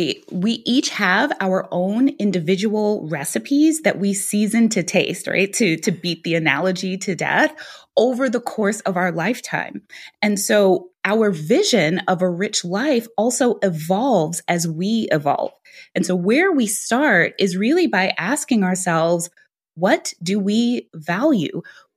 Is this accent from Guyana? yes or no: yes; Guyana; now in United States; my parents, when they talked to me there, we were immigrants. We came from Guyana.